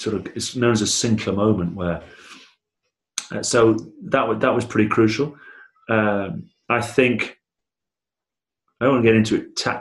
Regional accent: Blackburn, North West England, United Kingdom; I'm from Blackburn.

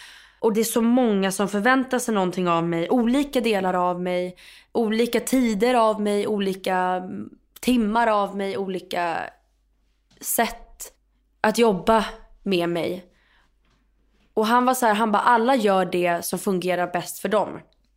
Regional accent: Stockholm, Stockholm County, Sweden; born or raised there

